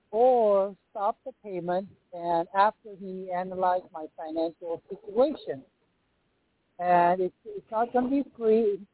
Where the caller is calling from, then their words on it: Chinatown, California, United States; I'm calling from Chinatown, California.